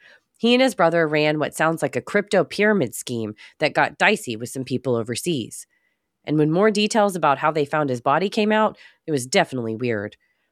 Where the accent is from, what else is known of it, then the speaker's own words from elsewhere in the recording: Missouri, United States; I remembered this case from my home state of Missouri